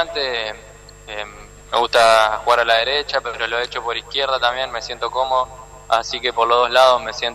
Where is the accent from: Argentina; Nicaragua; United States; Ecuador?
Argentina; Santa Fe; Sí, santafesino.